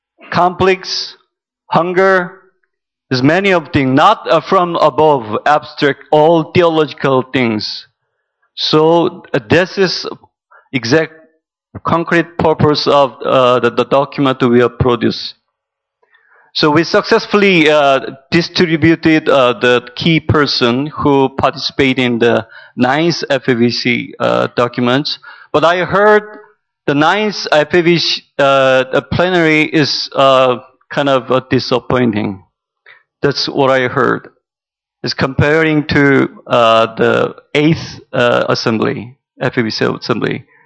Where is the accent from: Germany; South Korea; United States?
South Korea; from South Korea.